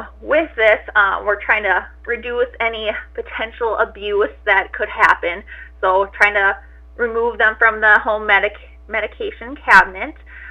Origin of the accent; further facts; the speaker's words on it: Dawson, Minnesota, United States; I attended Dawson Boyd High School, and I grew up here in Dawson, so it's nice to be able to come back and serve the community.